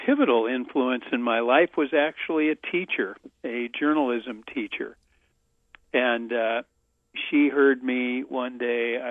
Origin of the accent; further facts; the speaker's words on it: Salem, Oregon, United States; Grew up in Salem, Oregon. Lived there until I graduated from Willamette, and then never lived there again. My folks lived in the same house for over 50 years, so it was a rather stable upbringing.